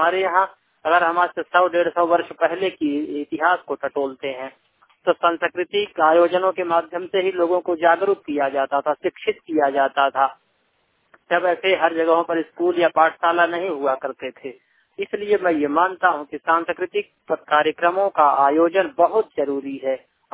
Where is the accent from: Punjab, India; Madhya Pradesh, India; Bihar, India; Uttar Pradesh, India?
Madhya Pradesh, India; Hanumana; मैं हनमना जनपद पंचायत से आता हूँ। हनमना सिवा जिले का एक विकास खंड है